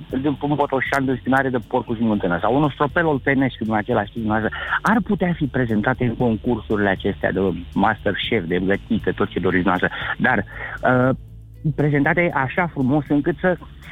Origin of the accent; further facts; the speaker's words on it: Bucharest, Romania; sunt din București.